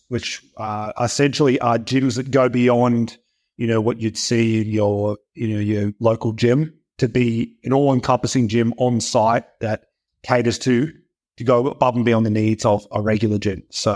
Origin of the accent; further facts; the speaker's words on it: Williamsdale, Australian Capital Territory, Australia; I grew up in Williamsdale.